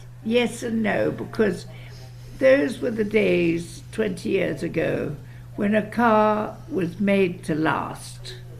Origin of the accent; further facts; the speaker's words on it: South Africa; I'm South African and very proud of it.